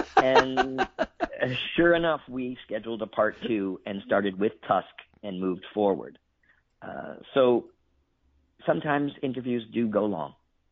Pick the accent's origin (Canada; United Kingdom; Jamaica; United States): United States; Boston, Massachusetts; I'm still on in my hometown of Boston.